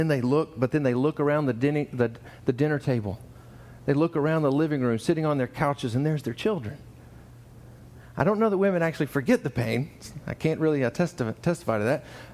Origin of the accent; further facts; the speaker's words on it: Georgia, United States; Like when I was little growing up in Georgia